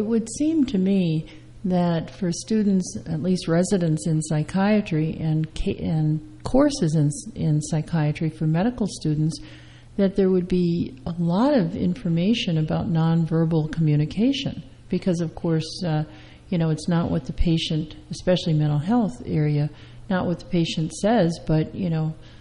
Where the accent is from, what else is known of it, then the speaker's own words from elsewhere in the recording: Midwest, United States; now I grew up in the Midwest where you had a small town doctors